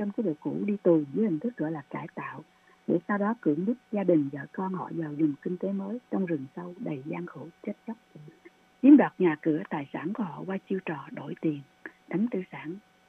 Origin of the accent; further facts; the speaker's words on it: Sóc Trăng, Vietnam; Tôi sinh ra và lớn lên ở Sóc Trăng, một tỉnh nhỏ thuộc miền Tây. Tôi đã sống và đi học ở đó cho đến khi miền Nam Việt Nam bị Cộng sản cưỡng chiếm.